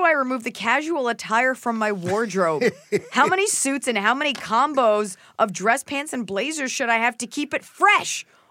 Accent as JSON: {"language": "English", "town": "Dallas", "region": "Texas", "country": "United States", "tie": "born or raised there", "said": "I'd never heard a Boston accent growing up in Dallas, Texas, and the majority of both my parents are from New York"}